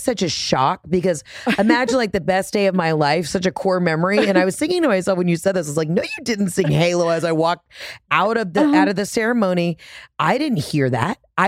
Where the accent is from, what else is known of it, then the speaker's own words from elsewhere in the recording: Atlanta, Georgia, United States; I mean, I'm from Atlanta.